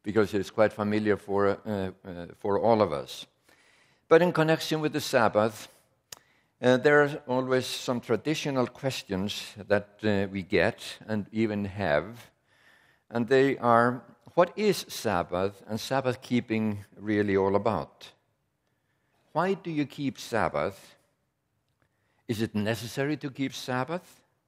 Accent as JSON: {"language": "English", "country": "Iceland", "said": "actually, I come from Iceland, and it isn't nearly as cold as the name seems to suggest."}